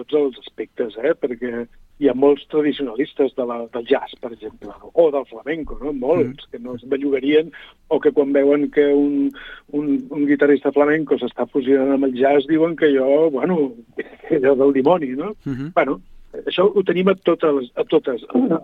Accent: Catalonia, Spain; el principal és que som catalans, no? I els catalans tenim el nostre ADN

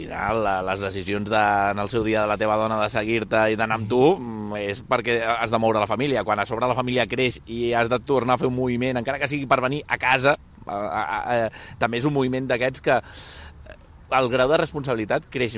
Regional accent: Sabadell, Catalonia, Spain; que sóc de la casa, vulguis o no, que sóc català, que sóc de Sabadell, que ho tinc molt apamat, això, tinc la família, tinc els amics

